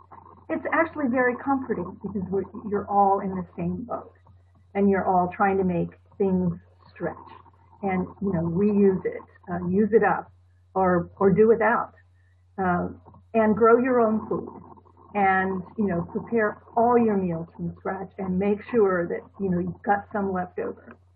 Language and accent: English; St. Petersburg, Florida, United States; I'm following them in their lives in my hometown, St. Petersburg, and it's just such a delight for me to write.